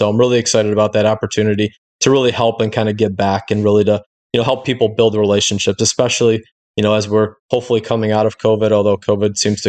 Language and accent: English; Cleveland, Ohio, United States; I'm from Cleveland, Ohio. And we met in Mesa, Arizona.